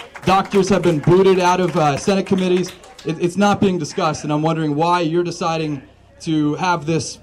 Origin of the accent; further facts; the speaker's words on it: Hudson, New York, United States; I'm from Hudson. I grew up in Columbia County.